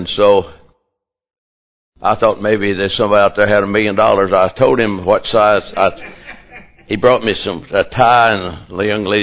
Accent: Kentucky, United States; And so, I was raised in Kentucky.

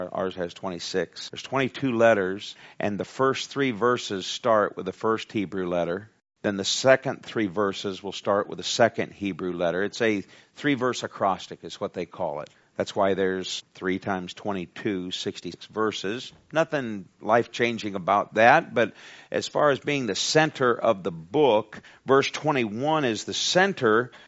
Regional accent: United States; I'm thankful I'm an American and I don't want to be in another country.

